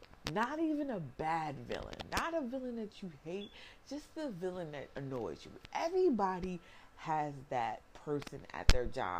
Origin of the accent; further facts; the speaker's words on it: New Jersey, United States; also born or lived in Newark; And I call myself … because I was born in Newark, New Jersey, but raised in South New Jersey.